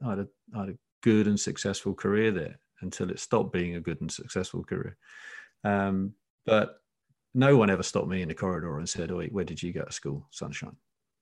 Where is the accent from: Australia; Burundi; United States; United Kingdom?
United Kingdom; East of England; I grew up in Essex, right? And I think it's a bit of an Essex thing as well.